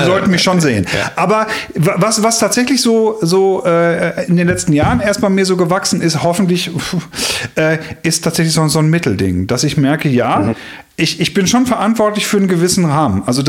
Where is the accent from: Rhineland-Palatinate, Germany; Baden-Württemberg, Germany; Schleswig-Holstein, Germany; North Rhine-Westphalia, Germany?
Schleswig-Holstein, Germany; born there; ich bin in Schleswig-Holstein geboren